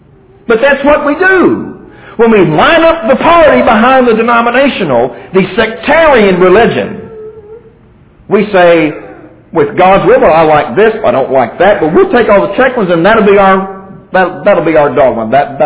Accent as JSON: {"language": "English", "region": "Kentucky", "country": "United States", "tie": "born or raised there", "said": "When we were living back in my hometown up in Kentucky"}